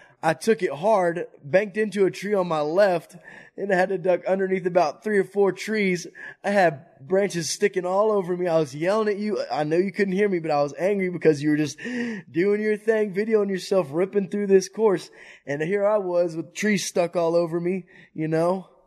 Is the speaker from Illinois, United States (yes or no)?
no; Texas, United States; You know, I'm from Texas. We don't have any we don't have rocks. We don't have mountains. We don't have hills. We don't have these deep washouts.